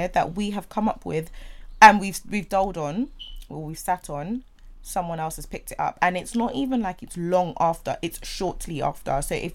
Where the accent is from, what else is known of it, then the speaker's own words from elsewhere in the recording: London, United Kingdom; I'm a West Londoner at heart, but I've lived in South for